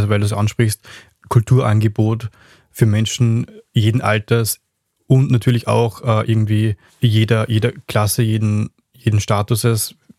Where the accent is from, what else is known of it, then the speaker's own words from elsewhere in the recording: Upper Austria, Austria; in Ried im Innkreis, das ist Nachbarsbezirk von meiner Heimat